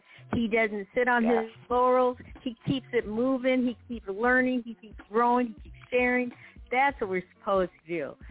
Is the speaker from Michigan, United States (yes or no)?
yes; Michigan, United States; also born or lived in Chicago / Minneapolis; I was born in Chicago, raised in Michigan, Minneapolis in the 90s, of course, because … was there